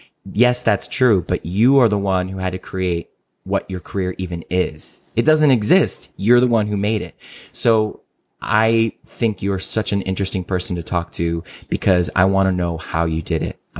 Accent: Ohio, United States; Because I'm from Ohio and that's just way, way too hip.

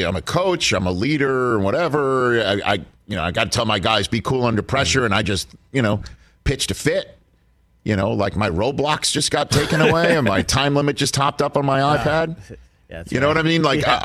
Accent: New York, United States; but I'm a New Yorker and I'm desensitized maybe to it.

